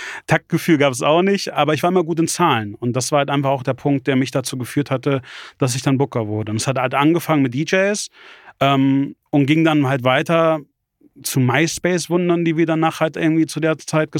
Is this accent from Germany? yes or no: yes; Hanover, Lower Saxony, Germany; born or raised there; also born or lived in Braunschweig